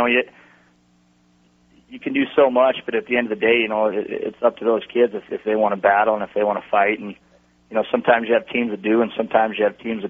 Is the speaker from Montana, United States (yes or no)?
yes; Butte, Montana, United States; growing up in Butte, and you know, kind of that mindset, and you know, very proud to be from there, and that's always home.